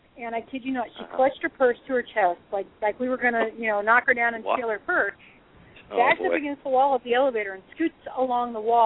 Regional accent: South Dakota, United States; Obviously, I'm from South Dakota, and I love my home state.

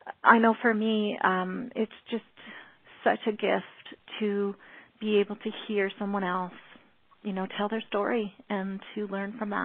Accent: Alberta, Canada; listen, I'm from Alberta, Canada, but I do have a background in media and production and writing.

